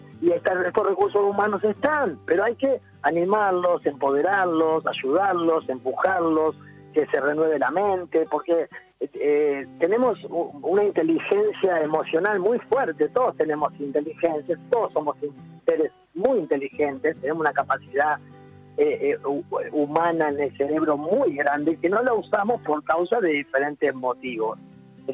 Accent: Buenos Aires, Argentina; also born or lived in Uruguay; Yo nací en Uruguay, pero me crié en Buenos Aires.

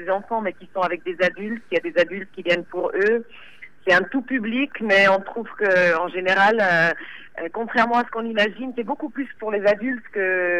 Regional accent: Switzerland; now in France; Alors moi, je suis née en Suisse, et donc j'ai passé une partie de mon enfance en Suisse

